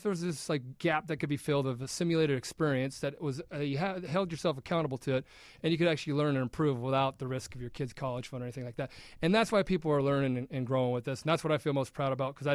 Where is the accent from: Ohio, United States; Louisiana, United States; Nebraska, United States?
Nebraska, United States; I'm from Nebraska.